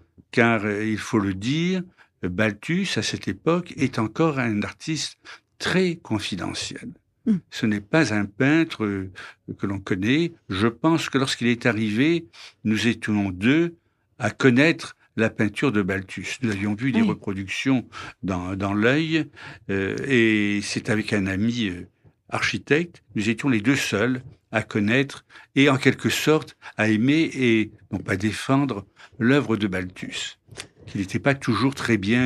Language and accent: French; Reims, Grand Est, France; je venais donc de province, de Reims, de l'École des Beaux-Arts